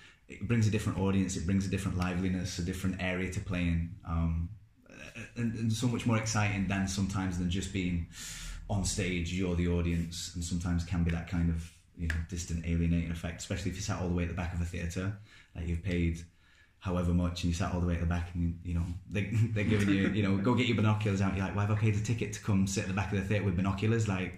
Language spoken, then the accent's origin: English; Rotherham, Yorkshire and the Humber, United Kingdom; Like I come from Rotherham, and very much not a theatre background, like, very working class